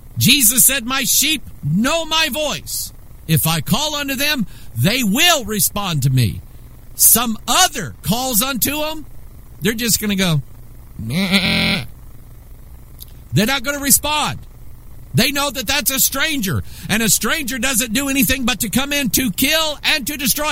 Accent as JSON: {"language": "English", "region": "Arkansas", "country": "United States", "tie": "born there", "lives_now": "Missouri, United States", "said": "I am an American. I was born in Arkansas. That's my nativity, but I love the state of Missouri."}